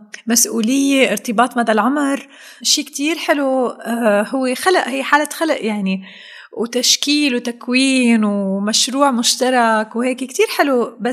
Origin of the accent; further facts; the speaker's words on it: Syria; نحن عندنا بسوريا بنقول مشان كبرتي